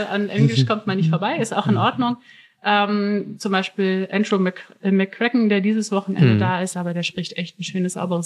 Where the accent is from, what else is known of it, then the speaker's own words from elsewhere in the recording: Fulda, Hesse, Germany; Ich komme aus der Region Mitteldeutschland, also Fulda, genau mitten in Deutschland sozusagen.